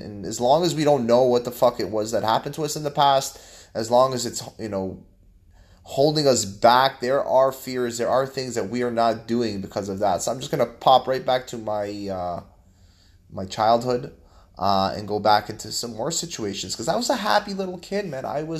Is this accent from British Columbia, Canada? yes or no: yes; Vancouver, British Columbia, Canada; also born or lived in Toronto; I was born in Toronto, and I actually had moved to Vancouver, Canada. And in Vancouver, Canada, I lived there and I attended a Jewish day school. My parents are Russian immigrants from Russia who came to Canada